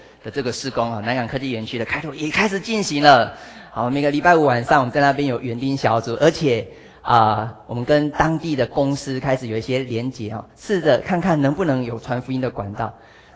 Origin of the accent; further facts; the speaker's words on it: Hualien, Hualien County, Taiwan; 就想要回去我的家乡，就是花莲，